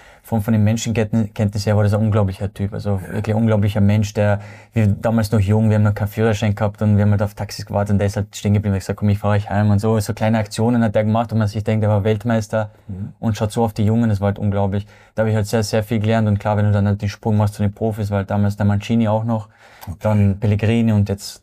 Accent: Austria

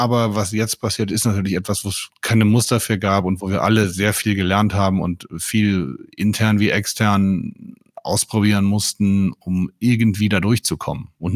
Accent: Mönchengladbach, North Rhine-Westphalia, Germany; In meiner Heimatstadt Mönchengladbach.

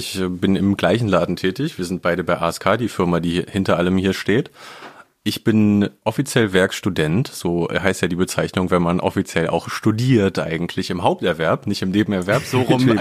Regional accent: Berlin, Germany; Also ich komme auch aus Westend, ganz in der Nähe vom Olympiastadion.

